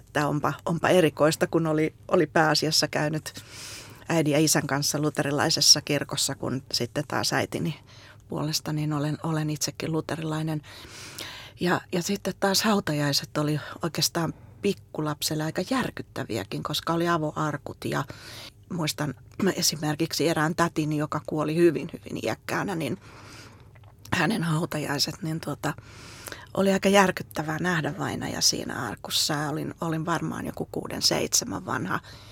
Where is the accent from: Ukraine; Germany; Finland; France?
Finland; Helsinki, Uusimaa; Ja nyt asun ihan Helsingin keskustassa eduskuntatalon takana, eli näin keskustassa